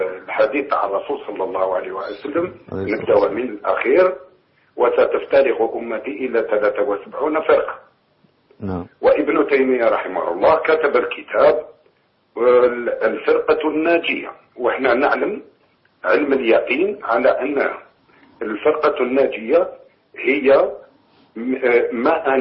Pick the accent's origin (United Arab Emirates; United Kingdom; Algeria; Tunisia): Algeria; Arabic is a second language; أنا راني من الجزائر واسمح لي ما نتكلمش مليح مليح العربية